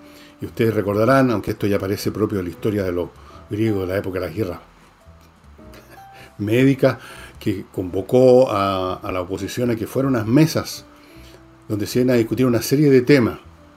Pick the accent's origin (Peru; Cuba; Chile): Chile; que el problema es común, que tenemos que hacer esto como chilenos, etcétera